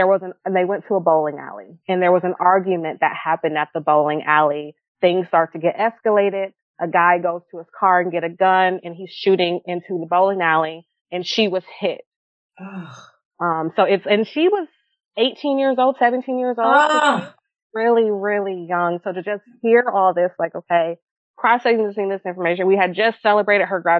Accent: Detroit, Michigan, United States; now in Texas, United States; I am from Detroit, like I said, and I've relocated to Texas. So my family is all in Michigan.

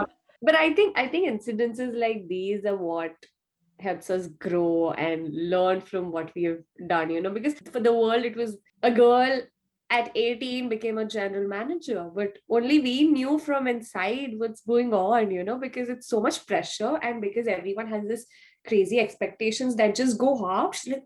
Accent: Mumbai, Maharashtra, India; So I am from Mumbai, India. And it's just like any other cities like Toronto or New York, you know, one of the major cities.

